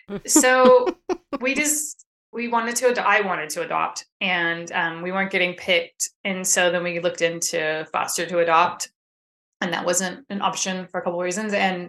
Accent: Sacramento, California, United States; I am from Sacramento, California area.

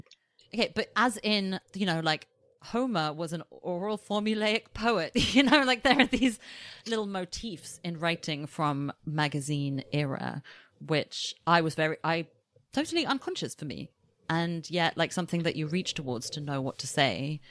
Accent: United Kingdom; now in United States; my like adult life as a British person in America.

